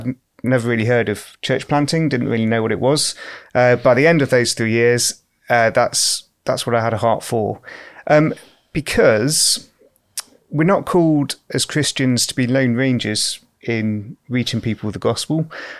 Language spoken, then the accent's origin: English; Derby, East Midlands, United Kingdom; I grew up in Derby, so I'm close